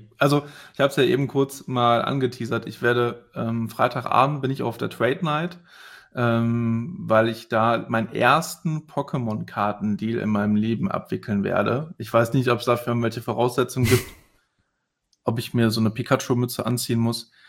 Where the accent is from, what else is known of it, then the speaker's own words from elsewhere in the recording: Düsseldorf, North Rhine-Westphalia, Germany; Ja, ich meine, ich bin ja Düsseldorfer.